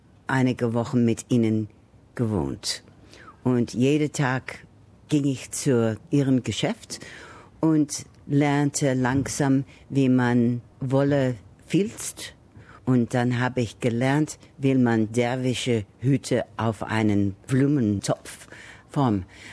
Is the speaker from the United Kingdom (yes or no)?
yes; England, United Kingdom; German is a second language; now in Australia; Das passierte vor ungefähr 30 Jahren. Ich bin aus England nach Australien übersiedelt.